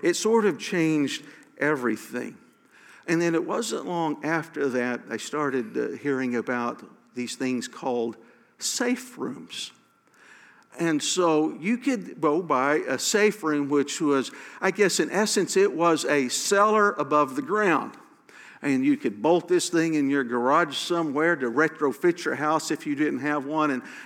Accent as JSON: {"language": "English", "region": "Oklahoma", "country": "United States", "tie": "born or raised there", "said": "Now, we live in Oklahoma. I grew up here in Oklahoma. I've lived just about all of my life here in Oklahoma."}